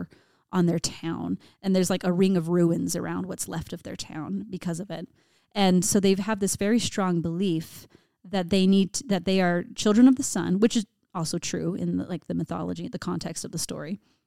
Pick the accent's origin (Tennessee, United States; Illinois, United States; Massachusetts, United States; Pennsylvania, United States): Tennessee, United States; I mean, I grew up in Tennessee. I didn't have an accent. I have a Mexican-American father. I have a British mother. And so that does not equal a Southern accent at all.